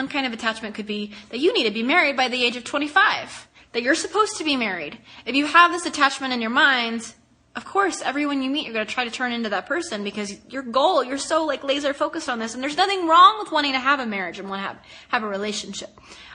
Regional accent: the South, United States; I was raised in the South, by the way, so it's probably different all over the place, but being raised by a very conservative Baptist family in the South.

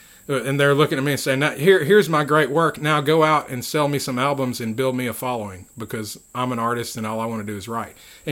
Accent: Philadelphia, Mississippi, United States; born there; also born or lived in Goose Creek, United States / Washington, United States; Yeah, in part. I mean, I was born here in Philadelphia, Mississippi. My youth, I traveled around with my parents.

